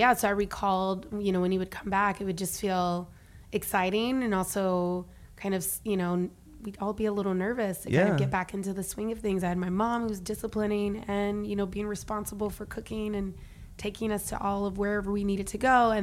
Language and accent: English; Huntsville, Alabama, United States; I'm from Huntsville. It's like a military town.